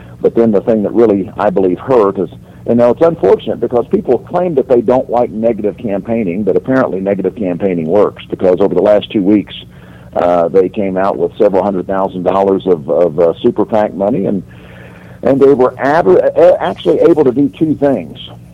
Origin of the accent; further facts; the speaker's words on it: Edmond, Oklahoma, United States; I am pastor of Fairview Baptist Church here in Edmond. I was born and raised in Edmond. Of course, Edmond is a suburb in North Oklahoma City.